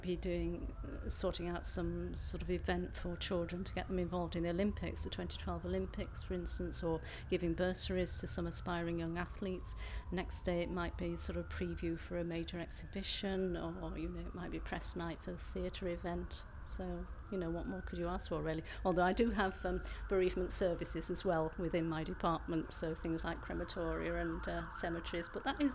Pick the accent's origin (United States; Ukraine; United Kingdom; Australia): United Kingdom; Hull, Yorkshire and the Humber; I was born in North Ferriby and brought up in Hull, in working class environment